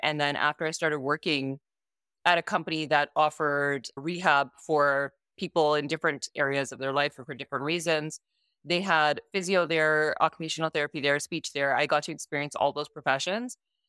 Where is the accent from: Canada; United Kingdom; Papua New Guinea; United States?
Canada; born there; Yeah, I was born in Canada.